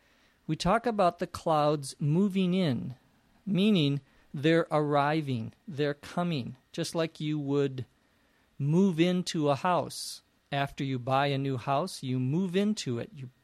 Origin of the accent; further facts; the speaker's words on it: Minnesota, United States; now in Arizona, United States; I'm originally from Minnesota in the northwest or north central part of the United States.